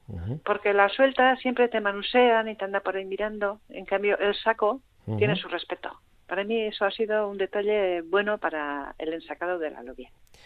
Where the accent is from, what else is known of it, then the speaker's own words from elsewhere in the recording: Hernani, Basque Country, Spain; now in Irura, Spain; yo desde pequeñita he sido de caserío y yo soy nacida de Hernani